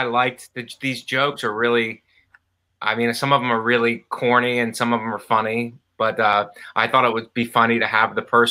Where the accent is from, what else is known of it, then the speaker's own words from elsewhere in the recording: Youngstown, Ohio, United States; also born or lived in Florida; Yeah, I was born in Youngstown. So, and I went to Stadium Drive in Boardman. And then we moved to Florida. And then spent some years in Florida. And then moved back to Ohio, Youngstown area